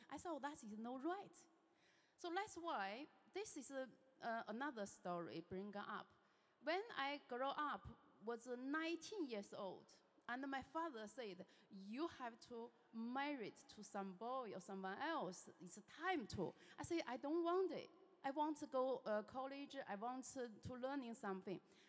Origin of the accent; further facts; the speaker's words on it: China; first language Chinese; English is a second language; now in Hull, United Kingdom; I'm Chinese, and English is my second language. Sometimes, if I can't think about English, I may say Chinese. You understand Chinese? 你好. All right. So, yeah, I came to Hull 3 years now. I came to UK 17 years.